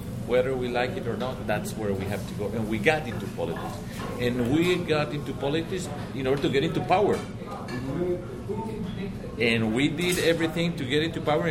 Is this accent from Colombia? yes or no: yes; Medellin, Antioquia, Colombia; English is a second language; Now, I come from Medellin, and I come from a non-standard path.